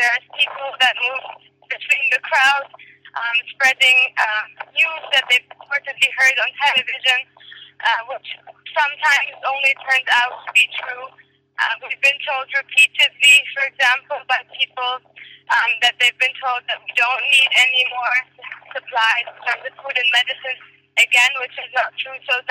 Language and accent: English; Union Bridge, Maryland, United States; now in Cairo, Egypt; I'm from Union Bridge. I just left Tahrir Square